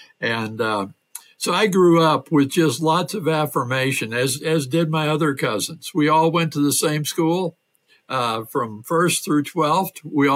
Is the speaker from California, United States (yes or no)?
no; South Dakota, United States; I grew up in the Deep South, the southern part of South Dakota. And my dad always said we were from the Deep South.